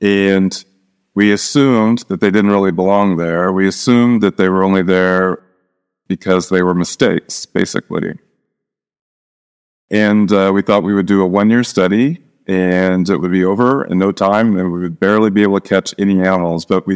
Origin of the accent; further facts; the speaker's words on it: Kansas, United States; as a small boy, I grew up in Kansas, a little tiny town, little small town in rural Kansas.